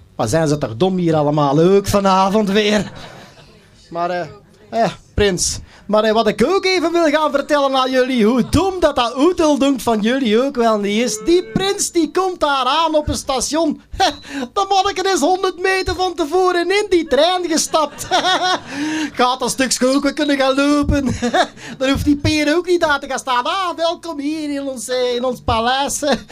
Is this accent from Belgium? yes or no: yes; Belgium; Hey, maar bij ons in Belgeland heb je wel veel meer tamboes voorop lopen dan hier, hè.